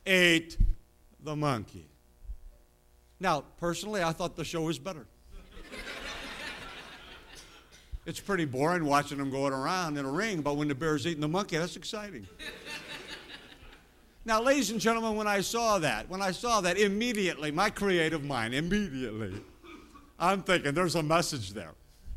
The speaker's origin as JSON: {"language": "English", "town": "Chicago", "region": "Illinois", "country": "United States", "said": "But I'm telling you, I'm from Chicago. Everything moves fast. If you slow down, you get run over in Chicago."}